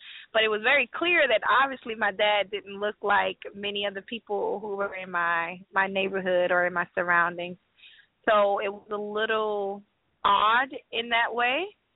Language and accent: English; Pahokee, Florida, United States; So I myself, yes, I grew up in South Florida, Pahokee, Florida. very urbanized, I guess, environment.